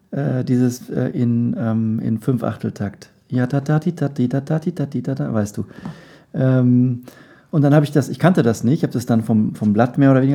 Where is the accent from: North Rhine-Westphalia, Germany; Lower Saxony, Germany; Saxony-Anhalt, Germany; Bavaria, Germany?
North Rhine-Westphalia, Germany; Castrop-Rauxel; In Castrop-Rauxel.